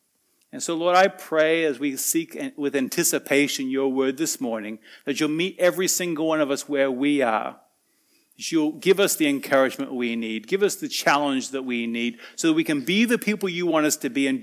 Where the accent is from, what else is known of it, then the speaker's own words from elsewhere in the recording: Wanneroo, Western Australia, Australia; In fact, I remember I grew up in Wanneroo.